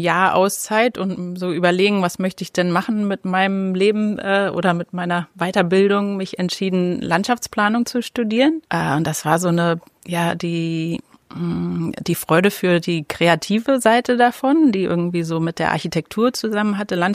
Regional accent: Berlin, Germany; now in New Zealand; Ich bin vor 47 Jahren in Berlin geboren und da aufgewachsen.

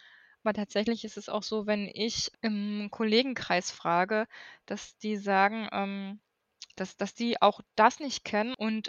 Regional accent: East Germany, Germany; Und nun bin ich ja aus dem Osten.

